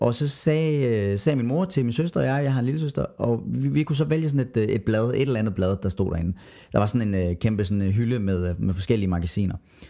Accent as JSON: {"language": "Danish", "town": "Skive", "region": "Central Denmark Region", "country": "Denmark", "tie": "born or raised there", "moved": "as an adult", "lives_now": "Copenhagen, Denmark", "said": "oprindeligt så kommer jeg fra Jylland, faktisk. Så er jeg vokset op lidt uden for Skive i Jylland, så mellem Skive og Viborg. Men nu har jeg boet i København i 12 år. Jeg flyttede herover umiddelbart efter gymnasiet."}